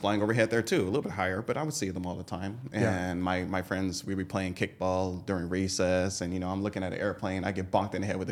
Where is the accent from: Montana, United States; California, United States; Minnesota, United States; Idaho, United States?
California, United States; Compton; also born or lived in Inglewood; But I've been growing up in Compton most of my life. You know, I did start in Inglewood on Market Street from when I was born up until like 4 years old. But then we moved to Compton and I was there up until I was 18.